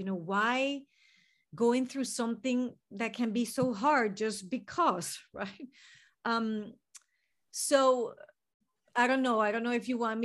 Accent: Venezuela; English is a second language; moved away; And I'm from Venezuela in South America.

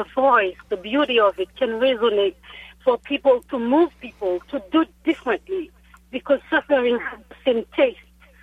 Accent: Haiti; Yes, correct. I am from Haiti.

